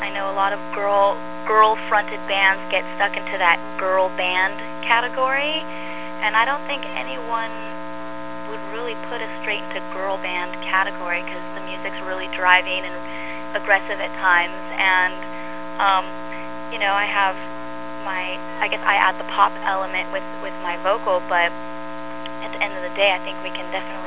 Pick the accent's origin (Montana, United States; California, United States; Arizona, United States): California, United States; Palm Springs; moved away as an adult; now in Los Angeles, United States; I moved to LA from Palm Springs, where I had grown up, and started meeting musicians and really cool, interesting people.